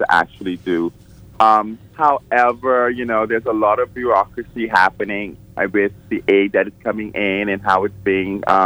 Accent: Grand Bahama, Bahamas; because I'm originally from Grand Bahama

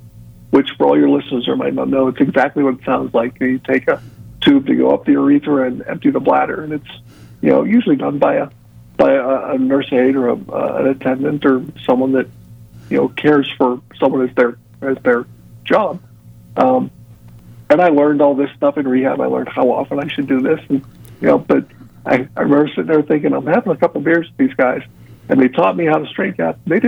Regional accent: Pennsylvania, United States; I'm from Pennsylvania, so they shipped me all the way down to a a really high-end spinal cord rehab center

